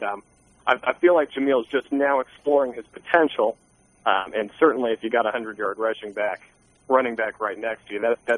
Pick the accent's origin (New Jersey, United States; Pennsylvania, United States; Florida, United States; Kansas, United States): Kansas, United States; I'm from Kansas originally. I'm a Kansas Jayhawks guy.